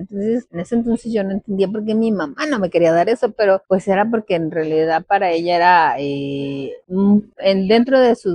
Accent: Mexico City, Mexico; Yo soy de Ciudad de México, entonces mi infancia en Ciudad de México era, yo creo que una clásica infancia muy, muy apegada.

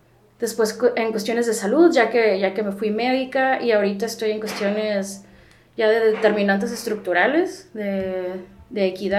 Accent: Tijuana, Baja California, Mexico; also born or lived in Chula Vista; soy mujer, cisgénero, bisexual. Nací en Chula Vista, pero me crié en Tijuana en los 80s, así que también tengo todos mis papeles mexicanos también.

